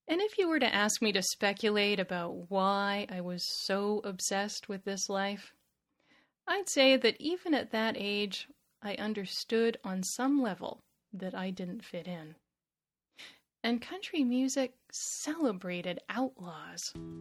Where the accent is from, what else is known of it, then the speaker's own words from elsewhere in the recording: Canada; I am Canadian, after all.